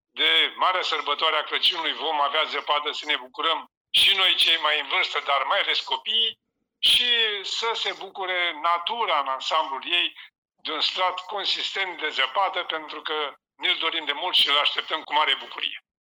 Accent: Pârvești, Vaslui County, Romania; din punct de vedere al băștinașului, eu sunt din Pârvești

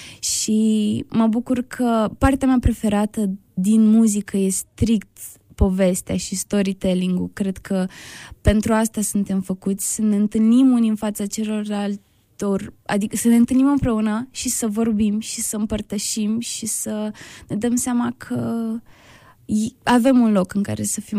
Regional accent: Iași, Iași County, Romania; fiindcă sunt din Iași, de aici am plecat, aici e o comunitate foarte, foarte strânsă și sunt oameni pe care mă știu de micuță

